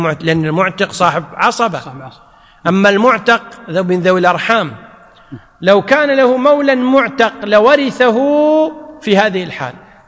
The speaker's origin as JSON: {"language": "Arabic", "country": "Kuwait", "said": "الحين عندنا بالكويت لما كان هناك عبيد موجودين"}